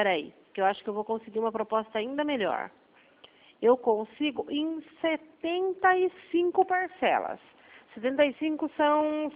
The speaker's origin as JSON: {"language": "Portuguese", "country": "Brazil", "said": "Mas eu posso tentar, porque eu sou brasileira, né?"}